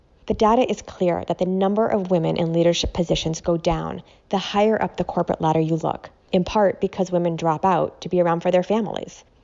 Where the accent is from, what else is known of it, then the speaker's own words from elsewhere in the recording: Needham, Massachusetts, United States; I'm from Needham, Massachusetts.